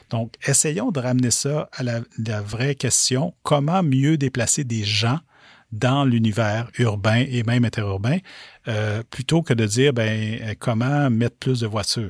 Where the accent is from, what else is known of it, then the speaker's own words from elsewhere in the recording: Rouyn-Noranda, Quebec, Canada; born there; now in Montreal, Canada; D'abord, d'ailleurs, j'habite dans Hochelaga. Mais je suis né à Rouyn-Noranda. Donc, Rouyn-Noranda, c'est pas Montréal, OK?